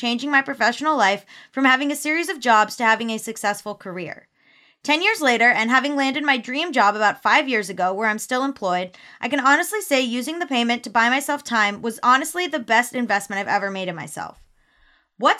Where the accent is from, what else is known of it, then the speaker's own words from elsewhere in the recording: Canada; I'm a Canadian